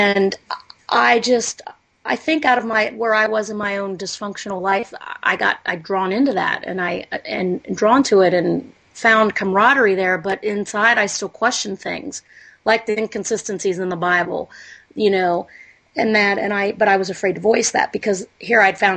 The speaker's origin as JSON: {"language": "English", "town": "Cincinnati", "region": "Ohio", "country": "United States", "tie": "born or raised there", "said": "I grew up in Cincinnati, Ohio. My mom was a Protestant, Presbyterian, and my dad came from Jewish faith but was a non-practicing Jew."}